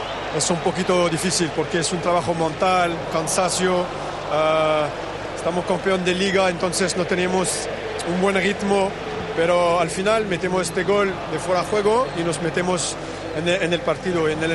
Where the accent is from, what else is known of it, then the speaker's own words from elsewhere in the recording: France; Spanish is a second language; en Francia, en mi país, es una cosa muy importante para mí